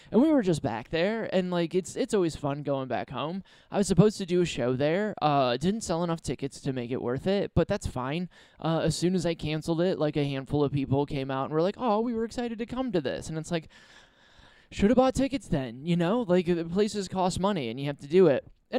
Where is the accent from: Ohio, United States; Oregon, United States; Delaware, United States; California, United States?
Ohio, United States; Perrysburg; Like, there's, like, just from my hometown, Perrysburg, Ohio, there's, like, a large amount of people who are, like, wildly successful.